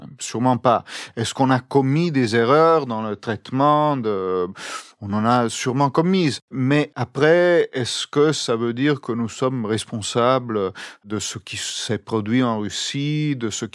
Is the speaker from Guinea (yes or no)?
no; Italy; French is a second language; je suis long, je suis italien, je parle trop